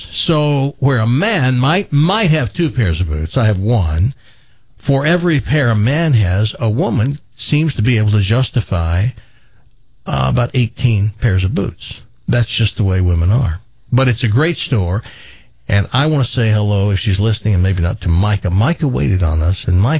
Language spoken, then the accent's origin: English; Southern United States, United States; We had poor childhoods in the South, and so I start to just tell him stories.